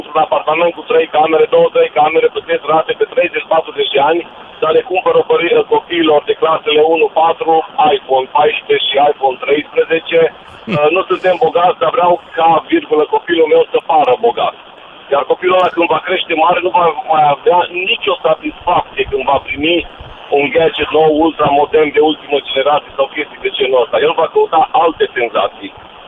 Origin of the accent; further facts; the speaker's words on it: Romania; nu avem ca și români mentalitatea și civilizația necesară a Olandei